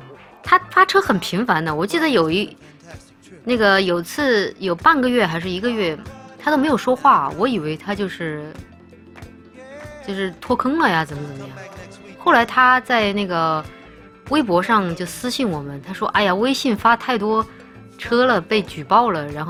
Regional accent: Chongqing, China; 我们那儿就是大家知道我老家是重庆的嘛，全是山，我们那儿不骑自行车，

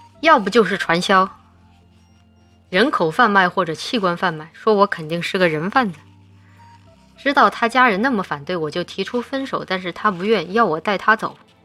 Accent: Guangxi, China; 我是广西的

